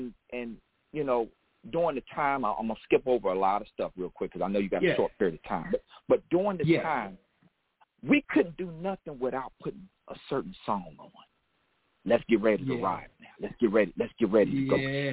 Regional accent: Fairfax, Virginia, United States; now in Dallas, United States; I'm from the East Coast. I'm from the DMV, the D.C., Maryland, Virginia area, Fairfax. But I stay in the Dallas area now.

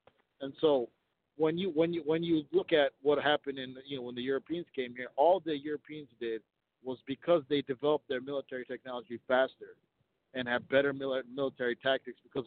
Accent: Ethiopia; I'm an African. I'm from Ethiopia.

